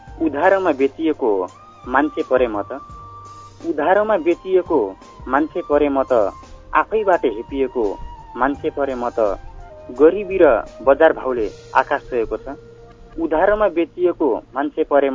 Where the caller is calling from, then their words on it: Lumbini Province, Nepal; हजुर म बर्दियादेखि